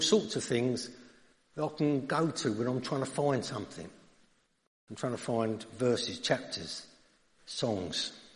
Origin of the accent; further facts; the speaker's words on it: United Kingdom; I'm British, but it's there.